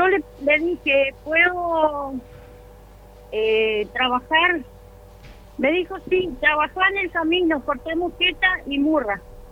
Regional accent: Mallín Ahogado, Río Negro, Argentina; Nosotros somos del Manso Inferior.

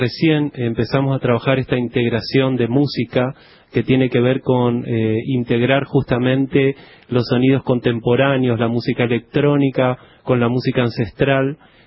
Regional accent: Chaco, Argentina; also born or lived in Formosa; nosotros somos de Chaco y Formosa

